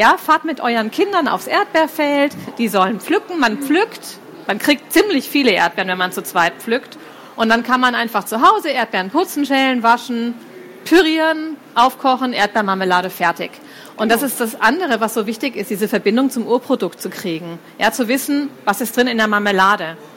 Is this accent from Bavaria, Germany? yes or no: yes; Bavaria, Germany; Kartoffelrösti oder wie sie bei uns in Bayern heißen, Reibadatschi, da ist noch nicht mal das Wort Kartoffeln drin.